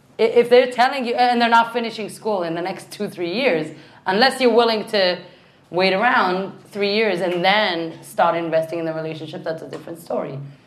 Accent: Israel; I'm Israeli. I'm coming from Israel.

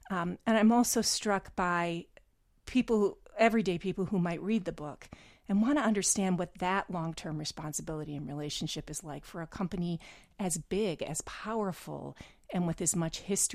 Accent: Midwest, United States; Jeff, I grew up in the Midwest

